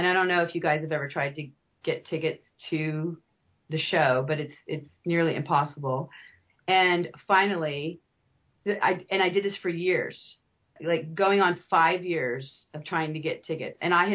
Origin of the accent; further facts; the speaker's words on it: Pensacola, Florida, United States; moved away as an adult; now in Tulsa, United States; I grew up in Pensacola, Florida, and came to Tulsa, Oklahoma to go to undergrad.